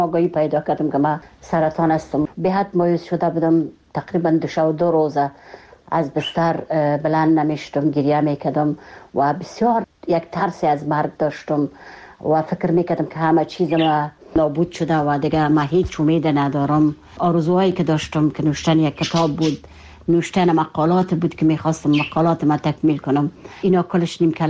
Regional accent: Kabul, Afghanistan; moved away; فکر میکردم خودم داخل وطنم و با مردم، با مو کوچه های کابل و با مو مردم کابل و با مو مردم وطندارای خود احساس میکردم

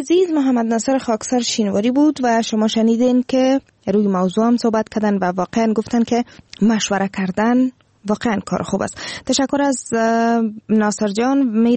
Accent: Afghanistan; همه ما یک افغان هستیم

